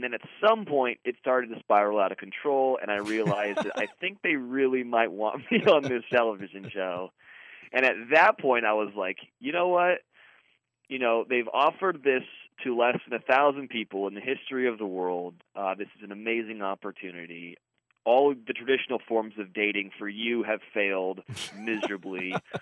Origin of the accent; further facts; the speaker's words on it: Monterey, California, United States; now in Nashville, United States; I grew up in Central California in a place called Monterey.